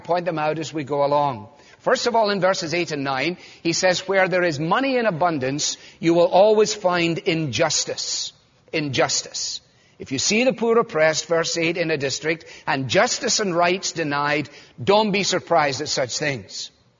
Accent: Scotland, United Kingdom; As a Scot, last of the big spenders, put the quarter

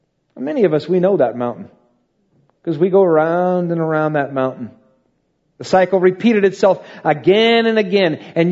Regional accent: Iowa, United States; Now, if you're a farmer, and I'm from Iowa, I know why that's good counsel just in farming.

